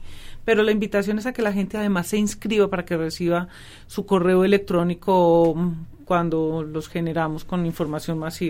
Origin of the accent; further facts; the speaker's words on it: Manizales, Caldas, Colombia; now in Medellín, Colombia; No soy de Medellín, yo vengo de Manizales. Vine a conocer la realidad de una ciudad que está tan rotulada.